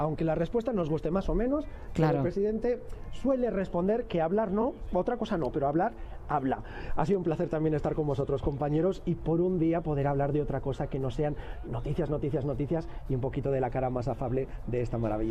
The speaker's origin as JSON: {"language": "Spanish", "town": "Barcelona", "region": "Catalonia", "country": "Spain", "tie": "born or raised there", "also_born_or_lived": "Madrid", "said": "yo nací en Barcelona, crecí en Barcelona, y lo que más echo de menos es ese ambiente del Mediterráneo que tanto me gusta."}